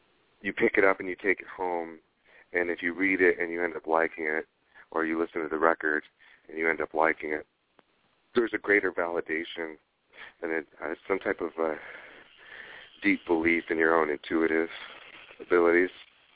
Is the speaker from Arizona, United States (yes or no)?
no; Los Angeles, California, United States; also born or lived in Maine; Born in L.A. In the Glassell Park, Glendale area. I was born in the General Hospital. And lived in Los Angeles as a child for about 3 or 4 years